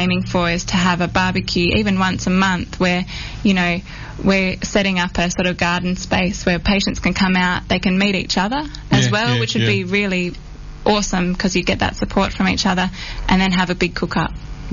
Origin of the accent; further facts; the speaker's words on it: Western Australia, Australia; I am a Yawuru woman through my mother, my grandmother's side, so up Broomway. I grew up here on Noongar country, and I'm a mum.